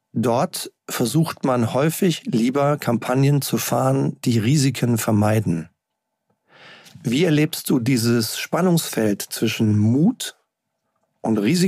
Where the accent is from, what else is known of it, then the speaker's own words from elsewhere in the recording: Rhineland, Germany; Ja, und dieses kleine, leichte Augenzwinkern hat wahrscheinlich nicht nur mich als Rheinländer angesprochen